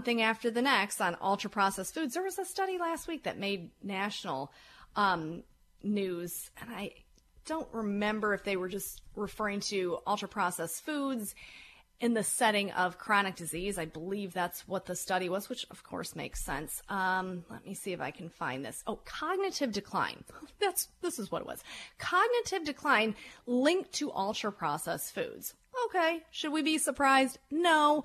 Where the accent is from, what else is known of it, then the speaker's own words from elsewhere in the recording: Michigan, United States; being that I'm from Michigan, so in Michigan you have, you know, you have cherry season and then you have apple season.